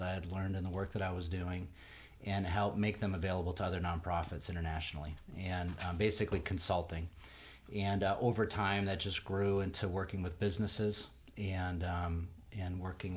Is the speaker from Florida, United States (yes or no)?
no; Anchorage, Alaska, United States; I'm from Anchorage. I grew up in Anchorage, so this has been home for me.